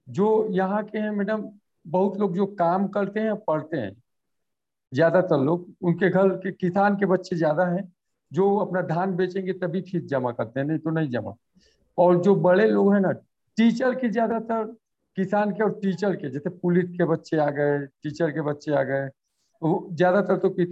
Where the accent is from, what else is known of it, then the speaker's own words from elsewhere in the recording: Uttar Pradesh, India; जैसे मैं यूपी से बिलोंग करता हूँ